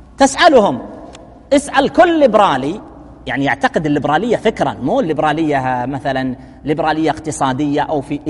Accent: Saudi Arabia; لكن مثلا عندنا في السعودية

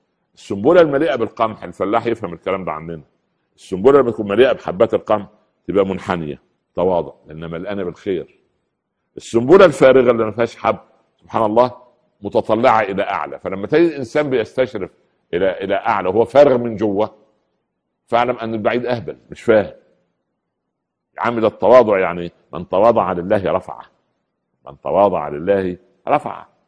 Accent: Upper Egypt, Egypt; يعني مثل عمي عندنا في الصعيد يقولوا ايه

